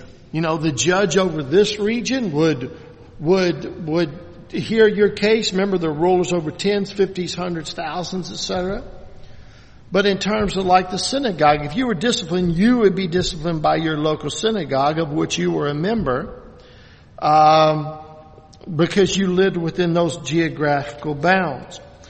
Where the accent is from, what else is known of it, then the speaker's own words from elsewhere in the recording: Louisville, Kentucky, United States; But growing up in Louisville, I don't know what it is now, but then it was like 55% Roman Catholic. So we had all these Catholic schools.